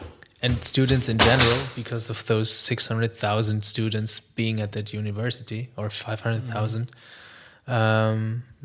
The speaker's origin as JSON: {"language": "English", "country": "Germany", "tie": "born or raised there", "second_language": "English", "said": "whenever I say that I grew up in Germany, or that I am German"}